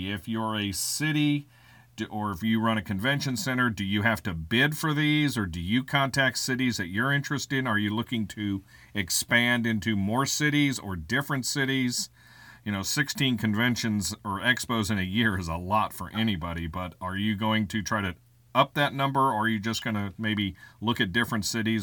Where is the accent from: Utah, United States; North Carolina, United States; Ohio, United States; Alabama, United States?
North Carolina, United States; Charlotte; And on June 29th, you're in my hometown of Charlotte.